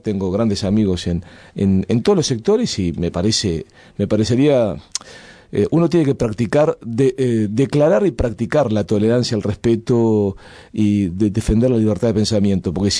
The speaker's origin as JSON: {"language": "Spanish", "region": "Montevideo", "country": "Uruguay", "tie": "born or raised there", "said": "donde yo pasé la mayor parte de mi niñez, porque en realidad nací en La Mondiola, pero después de muy niño nos mudamos ahí a Punta Brava, a Punta Carretas, Punta Brava"}